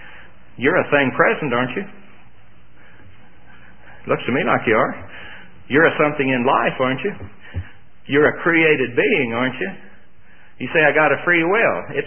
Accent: Tulsa, Oklahoma, United States; born or raised there

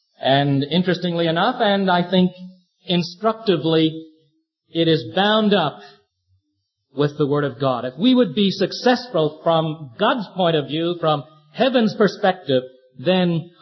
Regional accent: Brooklyn, New York, United States; When I was a little fellow, growing up in Flatbush, Brooklyn, New York, living together not only with my father and mother, but my maternal grandparents as well.

